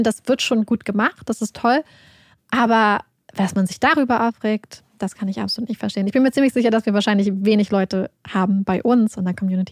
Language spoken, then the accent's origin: German; Northern Germany, Germany; wir kommen ja aus Norddeutschland